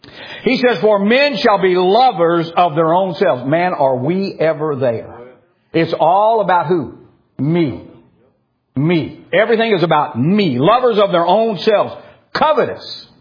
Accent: Illinois, United States; I grew up in Illinois, so I'm familiar with some of that.

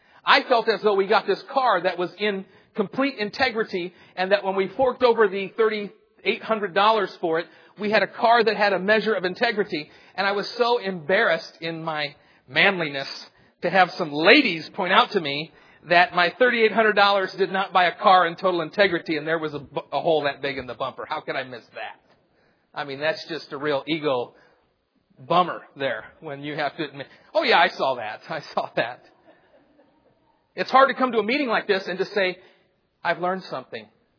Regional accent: Michigan, United States; Now, I'm from Michigan, and so we were watching the Tigers, but apparently they weren't watching the ball.

